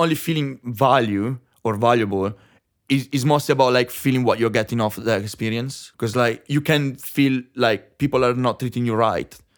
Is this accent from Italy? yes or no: yes; Italy; English is a second language; now in London, United Kingdom; And I come from Italy, so it's quite gorgeous, my country